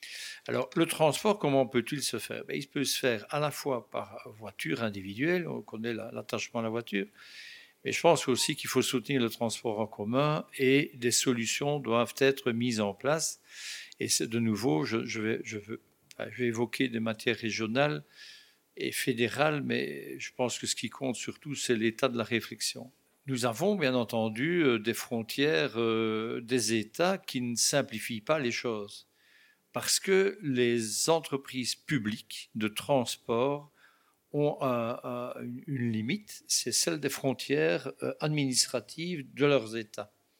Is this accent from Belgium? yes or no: yes; Belgium; chez nous, en Belgique, le télétravail augmente de 10 à 12%